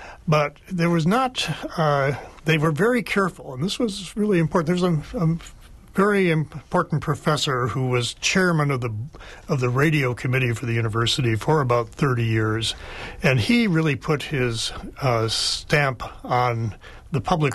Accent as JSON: {"language": "English", "region": "Michigan", "country": "United States", "moved": "yes", "said": "You know, I was from Michigan originally, and I came over here and in 68."}